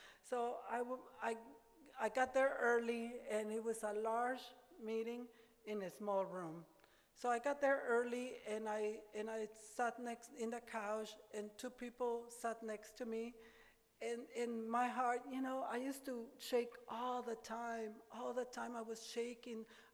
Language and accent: English; Mexico; English is a second language; I'm from Mexico, I can't speak the language.